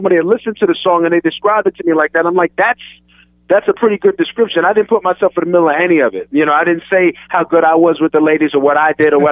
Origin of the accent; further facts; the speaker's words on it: East Coast, United States; moved away as an adult; Number one, I grew up on the East Coast. So I grew up on the East Coast and then come out to USC